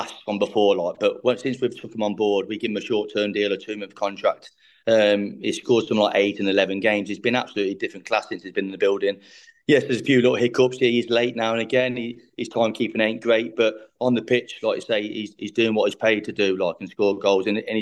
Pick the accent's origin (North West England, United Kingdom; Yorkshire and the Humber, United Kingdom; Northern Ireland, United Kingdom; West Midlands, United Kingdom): West Midlands, United Kingdom; Coventry; I'm not a local lad. I'm from Coventry.